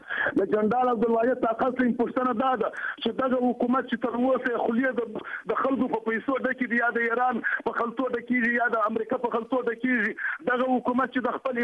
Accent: Kandahar, Afghanistan; زه خپل د کندهار یم

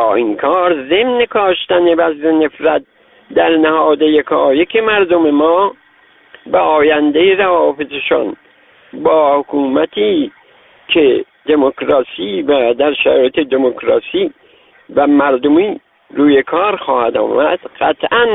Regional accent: Iran; من به عنوان یک ایرانی که سخنم حرف دل میلیون ها ایرانی تحت ستم است

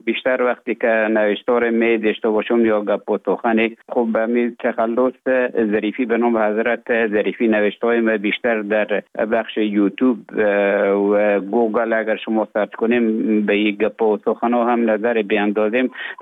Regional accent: Herat, Afghanistan; born or raised there; moved away as an adult; also born or lived in Russia; now in Finland

